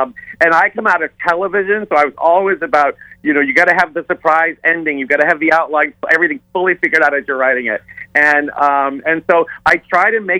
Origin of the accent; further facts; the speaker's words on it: Bar Harbor, Maine, United States; We grew up in Bar Harbor, Maine.